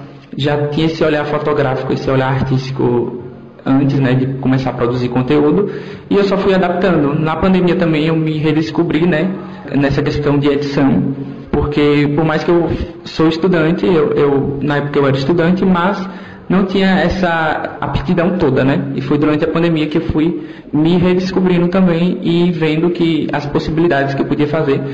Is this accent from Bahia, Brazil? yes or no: yes; Campo Formoso, Bahia, Brazil; sou de Campo Formoso, Bahia. E sempre gosto de mostrar mesmo as minhas origens.